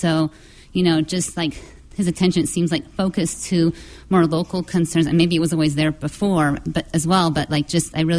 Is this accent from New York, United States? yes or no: no; Pasadena, California, United States; Like, I'm from Pasadena, California originally